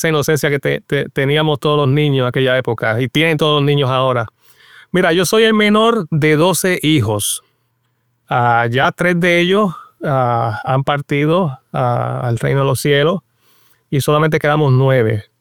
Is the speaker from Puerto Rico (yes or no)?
yes; Río Grande, Puerto Rico; also born or lived in Santurce; Y prácticamente crecí en Río Grande. Por eso siempre digo que soy de Río Grande, aunque haya nacido en Santurce.